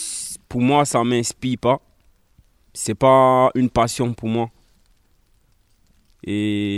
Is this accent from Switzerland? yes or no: no; Saint-Étienne, Auvergne-Rhône-Alpes, France; Je viens de Saint-Étienne. Je suis à Die pour mon travail.